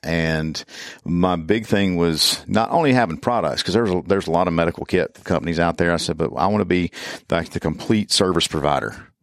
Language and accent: English; Hattiesburg, Mississippi, United States; also born or lived in Natchez; I was born and raised in Mississippi, born in Natchez, raised around a little town called Hattiesburg, and around Hattiesburg.